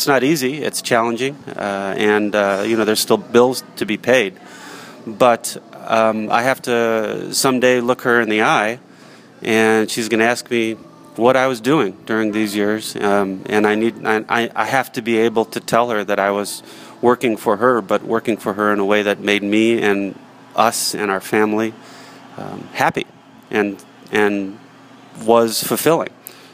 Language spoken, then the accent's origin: English; Philadelphia, Pennsylvania, United States; also born or lived in New Jersey; now in New Hampshire, United States; I came from Philadelphia and from New Jersey, and there's those weekly arts and entertainment papers all over the place.